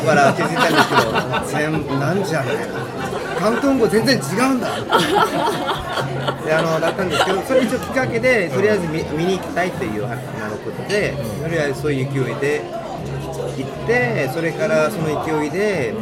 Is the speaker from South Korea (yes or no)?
yes; South Korea; Japanese is a second language; now in Japan; で、あの韓国に戻ったんですけど、一応韓国人ですから